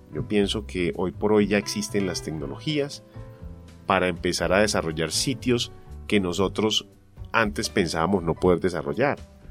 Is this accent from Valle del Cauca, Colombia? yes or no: no; Bogotá, Colombia; Nosotros perdimos, por ejemplo, los que somos bogotanos, rolos.